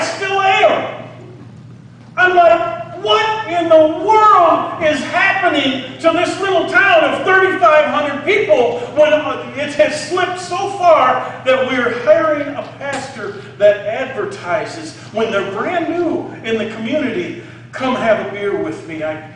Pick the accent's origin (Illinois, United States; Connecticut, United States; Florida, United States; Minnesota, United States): Illinois, United States; Fulton; I grew up in or around Fulton, Illinois. I've been here my whole life. I'm not a pastor that's a transplant. I have lived here for over 64 years.